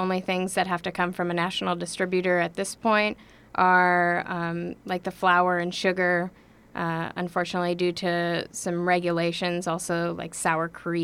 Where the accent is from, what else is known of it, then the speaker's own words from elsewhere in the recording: Minnesota, United States; now in Two Harbors, United States; So I'm from the Iron Range, from outside of Grand Rapids. I finished up school at UMD and started making my way up the shore. Found myself in Two Harbors for the past 6 years now. And I'm in the process of relocating to Finland.